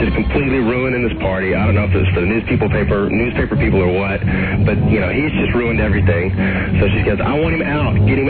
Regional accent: Dallas, Texas, United States; So I told him I was from Dallas, mentioned the time that I bumped into him with Kyle down at Club Dada.

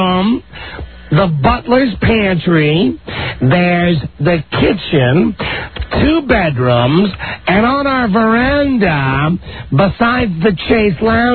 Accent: Chicago, Illinois, United States; This is how, you know, you sit down and say, I'm from Chicago.

